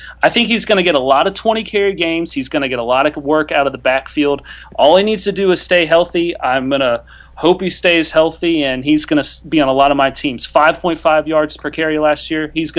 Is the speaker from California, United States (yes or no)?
no; North Carolina, United States; As you said earlier, I'm from North Carolina. I've lived here my whole life.